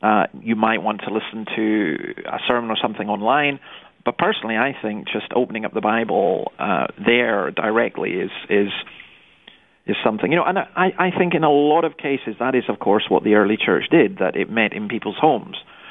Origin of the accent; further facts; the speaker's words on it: Scotland, United Kingdom; I think we had a practice when I grew up in Scotland